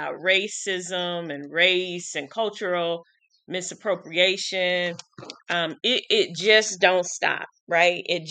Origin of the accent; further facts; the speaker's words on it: Midwest, United States; And so, and I'm from the Midwest. And so while I travel a lot, right, I live in the Midwest.